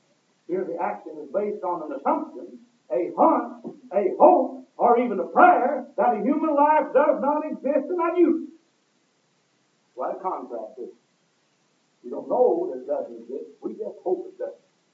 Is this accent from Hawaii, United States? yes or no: no; Kentucky, United States; And we didn't have anything where I grew up. You're talking about poor. We grew up in Eastern Kentucky.